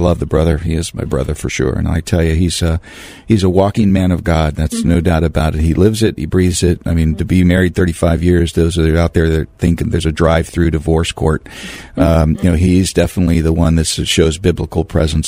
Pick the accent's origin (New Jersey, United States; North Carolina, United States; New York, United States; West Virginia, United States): West Virginia, United States; I'm from West Virginia, and this guy's from Kentucky.